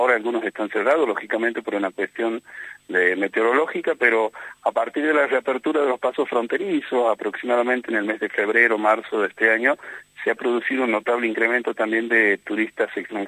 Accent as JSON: {"language": "Spanish", "region": "Santiago del Estero", "country": "Argentina", "tie": "born or raised there", "said": "Así es, soy oriundo de Santiago del Estero"}